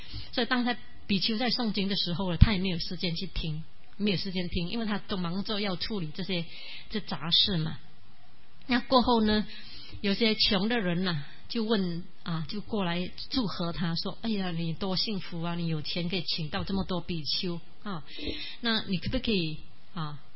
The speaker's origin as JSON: {"language": "Chinese", "country": "Malaysia", "said": "因为他知道我们是马来西亚的人，马来西亚来的人嘛"}